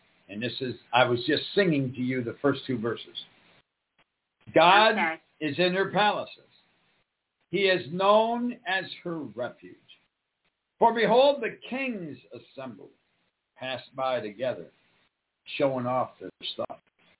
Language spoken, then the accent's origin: English; Michigan, United States; Growing up in Michigan, we saw them regularly.